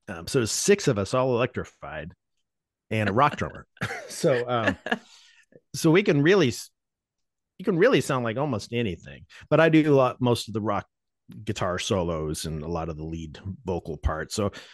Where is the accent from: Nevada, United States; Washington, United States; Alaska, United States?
Nevada, United States; Las Vegas; I grew up in Las Vegas.